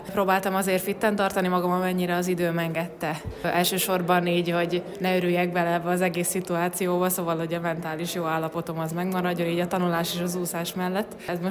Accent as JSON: {"language": "Hungarian", "town": "Székesfehérvár", "region": "Fejér", "country": "Hungary", "lives_now": "Győr, Hungary", "said": "Én nagyon megtaláltam magamat ott Győrben, most már ott is élek, ugye én Székesfehérvárról költöztem oda"}